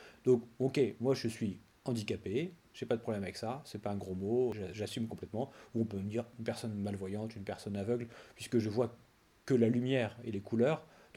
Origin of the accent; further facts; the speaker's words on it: Bourges, Centre-Val de Loire, France; also born or lived in Orléans; now in Paris, France; j'ai 35 ans. Je suis né dans le Berry, à Bourges. J'ai grandi donc à Bourges et à Orléans. Et maintenant, depuis 12 ans, je travaille à Paris